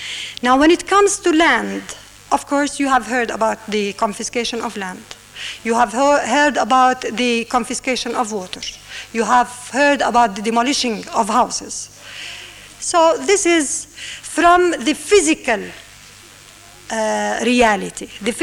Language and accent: English; Nablus, Nablus Governorate, Palestine; I'm from Nablus, and I'm a Nablusiya.